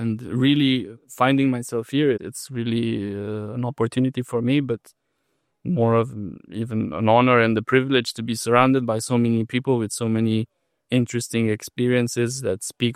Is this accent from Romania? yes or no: yes; Romania; I come from Romania, which is a country that joined more recently, let's say, the club of EU member states.